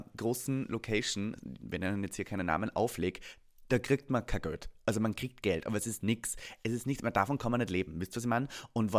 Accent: Berlin, Germany; Also ich bin groß geworden in Berlin als queere Person

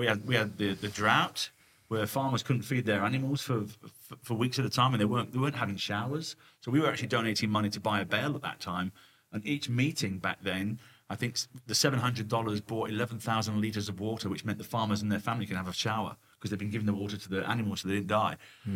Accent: Nottingham, East Midlands, United Kingdom; I'm being from Nottingham, of course, the land of Robin Hood

